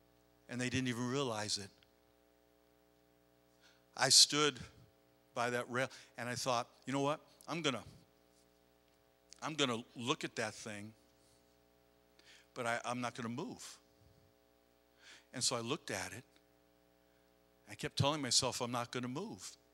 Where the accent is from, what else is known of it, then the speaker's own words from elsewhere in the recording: East Coast, United States; I'm from the East Coast, I was out in the military on the West Coast